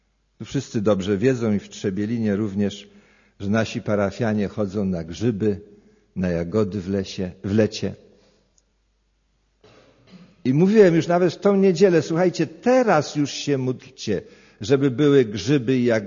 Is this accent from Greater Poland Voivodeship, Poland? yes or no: yes; Waszkowo, Greater Poland Voivodeship, Poland; Pamiętam, jak moja wioska, się nazywa Waszkowo, jest niedaleko Leszna Wielkopolskiego, jako jedyna w powiecie nie zawiązała tak zwanego kołchozu